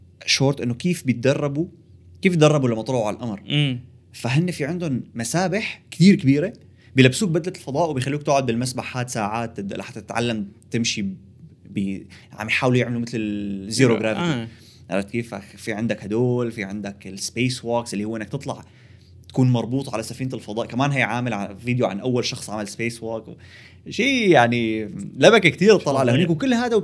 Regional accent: Syria; now in Canada; فانت يعني مثلا انت لنقول هلا نحن سوريين

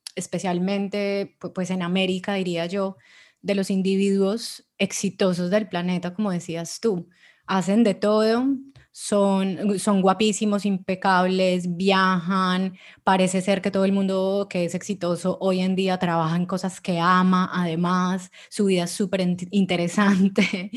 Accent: Colombia; yo soy de Colombia, por ejemplo, este es un país muy desigual

